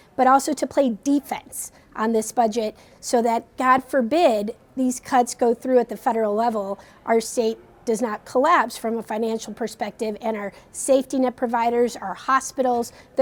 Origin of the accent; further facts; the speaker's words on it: Chicago, Illinois, United States; Yes, I'm from Chicago. We're a city of builders.